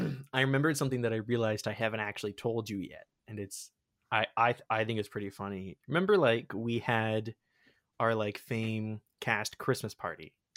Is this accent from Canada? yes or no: yes; Sarnia, Ontario, Canada; they made a point of going through Sarnia, my hometown. I assume because it's a border city.